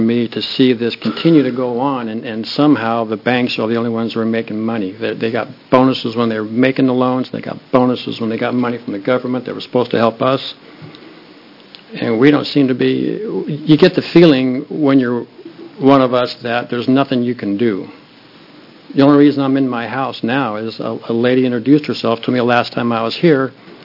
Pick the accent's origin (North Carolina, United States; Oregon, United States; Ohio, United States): Oregon, United States; Bend; I'm from Bend, Oregon. I'm actually born and raised here.